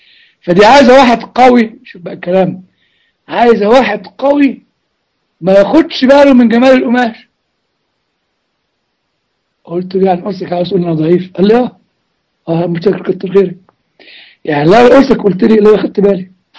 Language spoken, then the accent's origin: Arabic; Upper Egypt, Egypt; عندنا في الصعيد يقول لك ايه